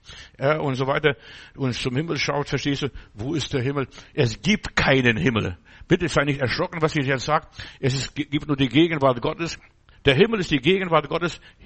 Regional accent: Germany; Ich bin ein Deutscher. Wenn ich nach Amerika fahre, egal wo ich im Ausland bin, ich will immer, habe meine Nationalität.

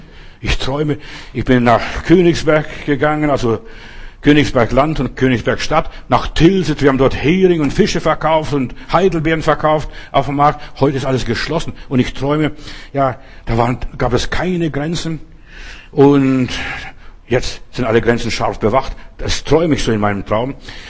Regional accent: Klaipėda County, Lithuania; Ich bin mal in Memelland, also in meiner Heimat gewesen.

